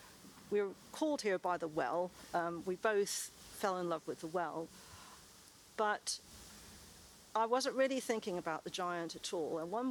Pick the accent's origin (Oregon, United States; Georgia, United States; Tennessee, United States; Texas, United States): Texas, United States; moved away; And I grew up on the Gulf Coast of Texas, where a quarter of the petrochemicals of that country are manufactured within about 20 miles of where I grew up.